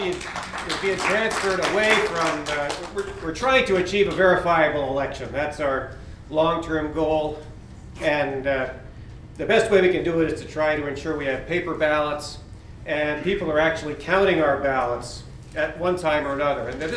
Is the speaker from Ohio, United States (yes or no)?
no; Colorado, United States; from Western Colorado.